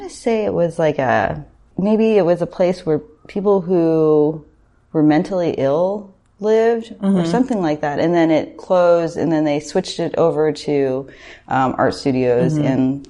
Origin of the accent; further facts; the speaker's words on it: Orange County, California, United States; And I think growing up in Orange County, it's not the most creative community.